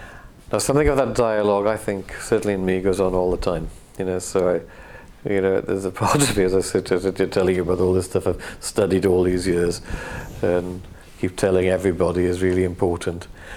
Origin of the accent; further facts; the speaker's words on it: Wales, United Kingdom; It takes me back to my relationship with being Welsh. It takes me right into the fact of this loving the Mabinogion, loving this landscape, growing up in a really dysfunctional family and a very narrow, difficult village